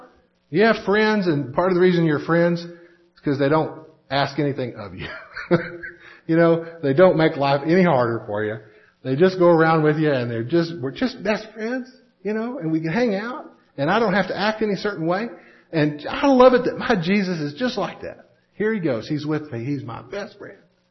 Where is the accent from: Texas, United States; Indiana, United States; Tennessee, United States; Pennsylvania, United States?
Texas, United States; I mean, I'm a patriot. I grew up in Texas. I love America.